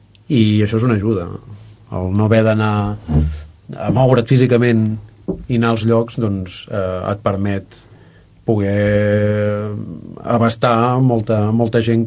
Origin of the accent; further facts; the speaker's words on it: Blanes, Catalonia, Spain; now in Barcelona, Spain; Jo sóc de Blanes, però estic visquent a Barcelona